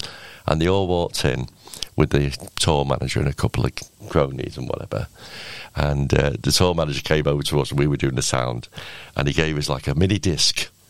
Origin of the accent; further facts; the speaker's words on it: Portsmouth, South East England, United Kingdom; But I'm from Portsmouth, obviously.